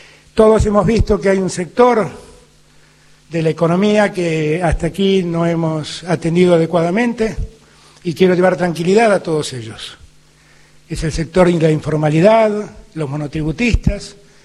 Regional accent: Argentina

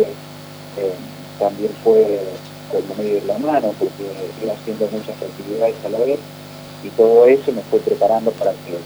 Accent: La Plata, Buenos Aires Province, Argentina; Soy oriundo de la ciudad de La Plata.

